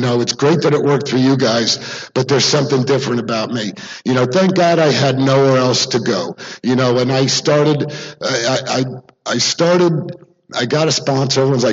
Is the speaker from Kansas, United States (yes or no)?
no; New Jersey, United States; also born or lived in New York; I was born in New York, I grew up in Jersey, I was a short, fat kid